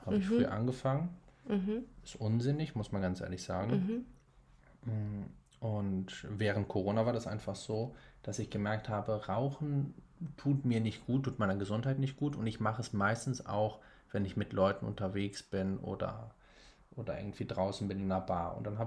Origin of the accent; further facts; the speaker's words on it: Corfu, Ionian Islands, Greece; moved away as an adult; also born or lived in North Rhine-Westphalia; now in Hamburg, Germany; wie gesagt. Ich bin in Deutschland geboren, in Nordrhein-Westfalen, aber habe meine Kindheit in Griechenland verbracht, auf einer Insel namens Korfu. Von dort aus bin ich dann mit 20 nach Hamburg gegangen, also vor 3 Jahren, 3,5 Jahren.